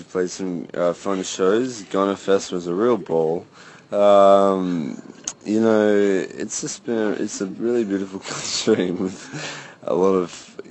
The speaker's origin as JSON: {"language": "English", "town": "Townsville", "region": "Queensland", "country": "Australia", "also_born_or_lived": "Perth", "lives_now": "Sydney, Australia", "said": "I've been living there for quite a while now, but I'm originally from Townsville in North Queensland. But I was born in Perth."}